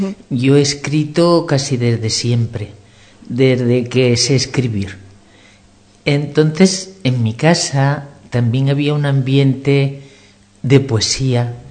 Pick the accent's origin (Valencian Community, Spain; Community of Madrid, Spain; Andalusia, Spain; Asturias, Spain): Andalusia, Spain; Zamoranos; Soy de una aldea de Priego, de Zamoranos, pero estoy inscrita aquí. Las 11 aldeas que había cuando yo estaba pequeñita, que ahora no sé cuántas habrá, pertenecemos a Priego.